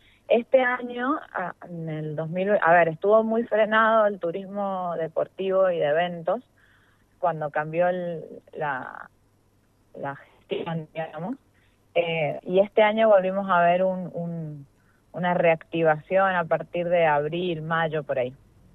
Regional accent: San Juan, Argentina; me pregunten de dónde soy, de San Juan.

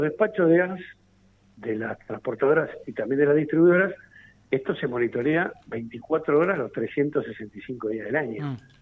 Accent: Argentina; ¿Qué nos conviene como argentinos?

